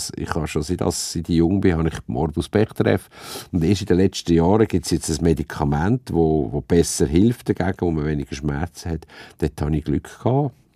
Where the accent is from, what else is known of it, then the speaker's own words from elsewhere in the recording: Switzerland; Es ist ein Tabu bei uns in der Schweiz.